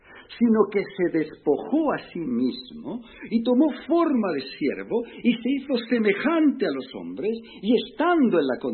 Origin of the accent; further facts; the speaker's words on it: Balearic Islands, Spain; nosotros somos de Menorca, y cuando estamos en Menorca, en nuestra casita pequeña